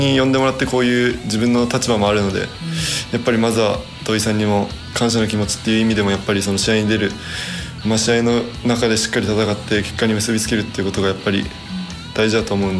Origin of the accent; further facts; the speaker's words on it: Kumamoto, Japan; なんか自分熊本出身なんで